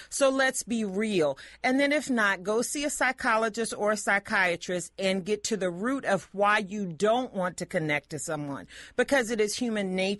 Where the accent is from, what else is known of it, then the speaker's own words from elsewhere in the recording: North Carolina, United States; I'm from North Carolina, and I told people on this station before, I believe in roles